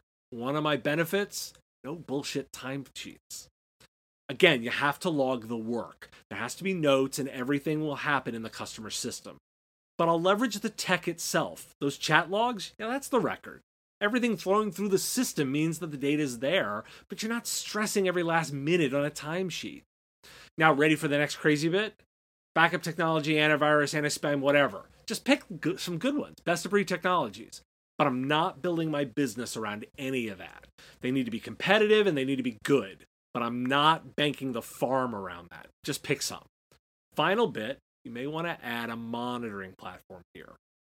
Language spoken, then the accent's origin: English; United States; I'm American, so I'd start there.